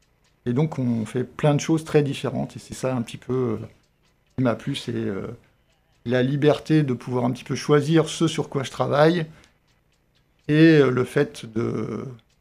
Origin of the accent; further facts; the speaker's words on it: Auvergne-Rhône-Alpes, France; j'ai fait mes études en Haute-Savoie, puisque je suis originaire de Haute-Savoie. D'abord à Annecy